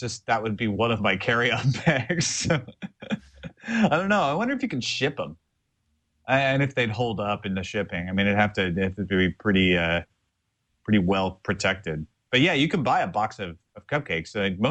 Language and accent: English; Oakland, California, United States; I said, I'm from Oakland.